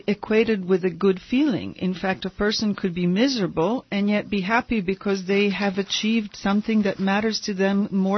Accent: Bologna, Emilia-Romagna, Italy; I am not from New Jersey, Armand. I am from Bologna.

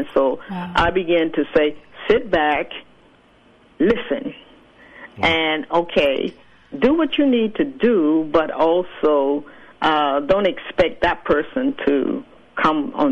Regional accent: Florida, United States; I grew up in Florida, I like to think about things, how they come together.

